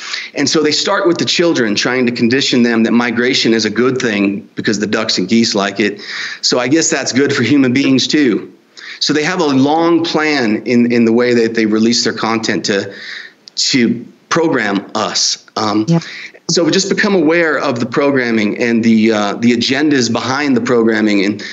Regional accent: Staten Island, New York, United States; I was from Staten Island, New York, and no opportunities.

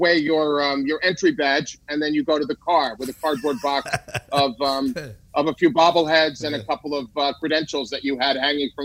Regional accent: New York, United States; I wanted to be Marv Albert because I grew up in New York.

